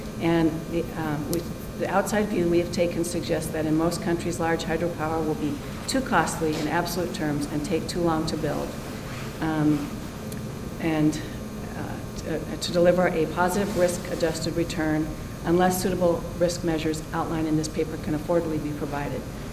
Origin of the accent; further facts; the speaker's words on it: Washington, United States; I grew up in Washington State where some hydro is good and some's not so good.